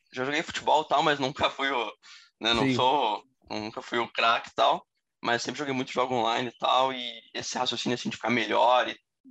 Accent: Caxias do Sul, Rio Grande do Sul, Brazil; eu sou de Caxias do Sul, eu tenho 18 anos, eu fiz recente 18.

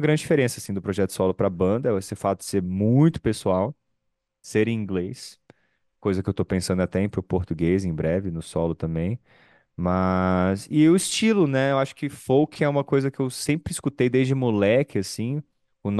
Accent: Brasília, Federal District, Brazil; moved away as an adult; now in São Paulo, Brazil; Eu saí de Brasília com 23 anos. Não foi tão cedo, né?

